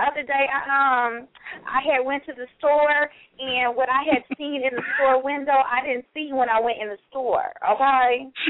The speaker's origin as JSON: {"language": "English", "town": "Pasadena", "region": "California", "country": "United States", "tie": "born or raised there", "said": "Yes, I am a true California girl. My family still lives in the house that I was born and raised in Pasadena."}